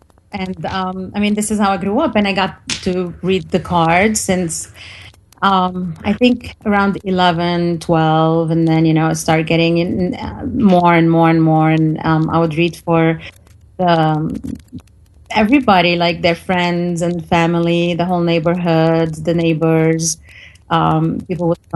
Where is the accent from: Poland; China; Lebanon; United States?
Lebanon; Beirut, Beirut Governorate; I was born in Beirut, Lebanon. I grew up there. The time I grew up, it was a civil war